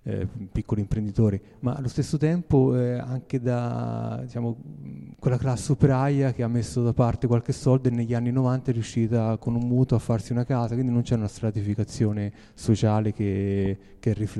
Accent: Cingoli, Marche, Italy; now in Pianello, Italy; non sono autoctono, sono di Cingoli.

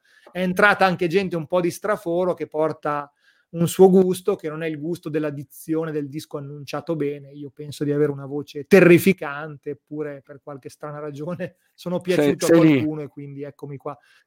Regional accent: Emilia-Romagna, Italy; il mio grande cruccio è che sono romagnolo, non so fare la piadina, non so fare la sfoglia.

